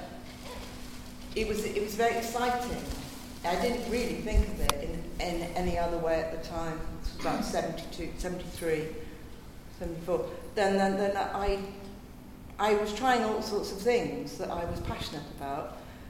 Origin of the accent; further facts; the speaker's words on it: Sidcup, London, United Kingdom; I came from Sidcup.